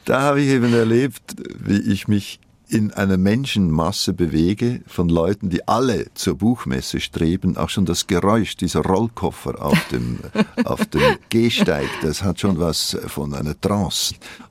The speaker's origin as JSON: {"language": "German", "country": "Switzerland", "accent": "Swiss German", "first_language": "Swiss German", "said": "Meine Muttersprache ist eigentlich ein schweizerdeutscher Dialekt."}